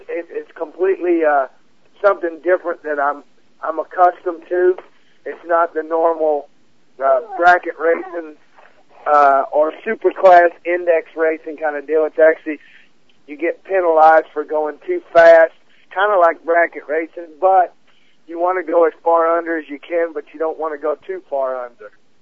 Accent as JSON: {"language": "English", "town": "Fort Worth", "region": "Texas", "country": "United States", "tie": "born or raised there", "said": "and I grew up in Fort Worth, Texas, which Rare Morrison shop was only 20 minutes from where we grew up."}